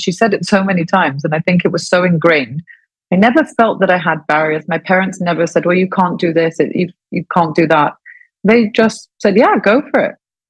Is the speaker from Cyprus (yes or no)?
yes; Cyprus; growing up in Cyprus, it's not something you hear often